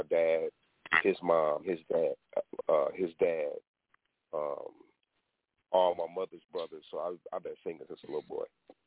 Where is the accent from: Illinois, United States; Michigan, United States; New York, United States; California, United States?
Michigan, United States; now in Spring Hill, United States; I'm from Michigan.